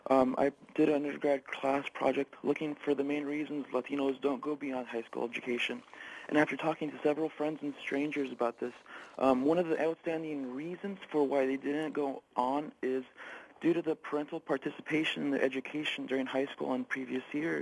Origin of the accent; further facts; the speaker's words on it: Madera, California, United States; I was brought up in Madera, the Central Valley, but I actually went